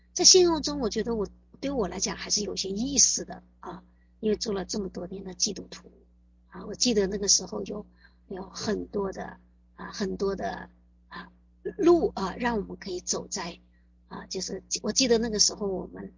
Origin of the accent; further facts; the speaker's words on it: China; now in Vancouver, Canada; 因为我觉得我们从中国来到温哥华